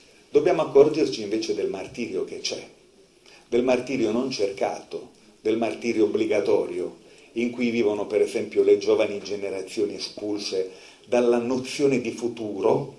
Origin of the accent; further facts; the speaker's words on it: Apulia, Italy; Mi sono trovato in diverse parti del mondo a cercare di comunicare con pugliesi, gente della mia terra